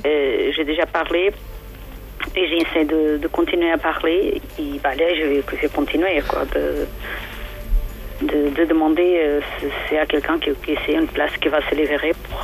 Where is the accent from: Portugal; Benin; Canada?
Portugal; French is a second language; now in Paris, France; Portugaise.